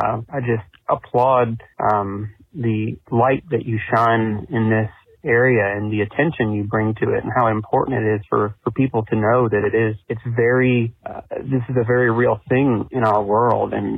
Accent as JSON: {"language": "English", "town": "Lexington", "region": "Kentucky", "country": "United States", "said": "I'm from Lexington, Kentucky, so not too far away from where y'all are."}